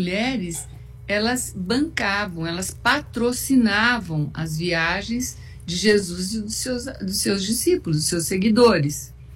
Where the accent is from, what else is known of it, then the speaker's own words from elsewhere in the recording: São Paulo, Brazil; Porque eu sou de São Paulo, você sabe, né?